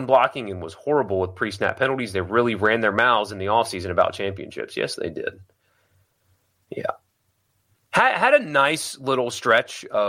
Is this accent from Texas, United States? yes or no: no; South Carolina, United States; Like, I grew up in South Carolina. I've got a soft spot there